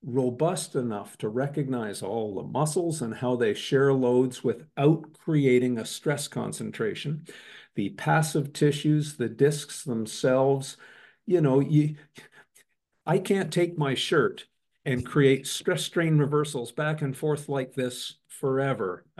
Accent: Canada; I was obviously growing up in Canada as a young kid playing hockey

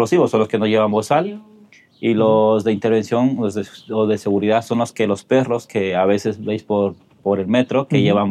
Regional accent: Ecuador; now in Barcelona, Spain; yo soy de Ecuador. Bueno, llevo aquí viviendo 24 años ya en Barcelona.

